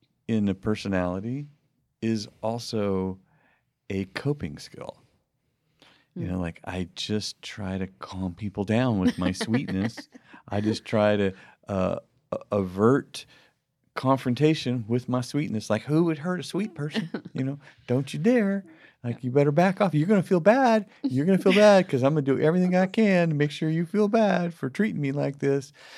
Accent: United Kingdom; accent: British; So don't be thrown. by my British accent.

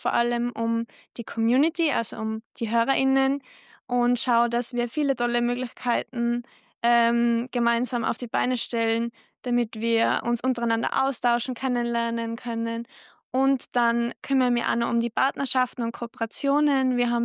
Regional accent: Tyrol, Austria; now in Vienna, Austria; Wie man wahrscheinlich hört, ich komme aus Tirol und bin fürs Studieren nach Wien gegangen

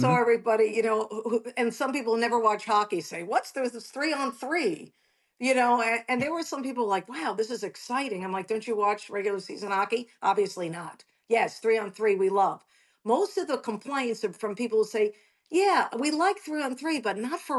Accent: New York, United States; I'm, you know, I'm American. I'm a New York girl.

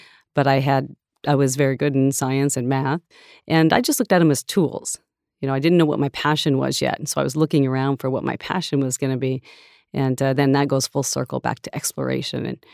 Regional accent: Montana, United States; It was a great place to grow up. I think that's where my love of nature came from.

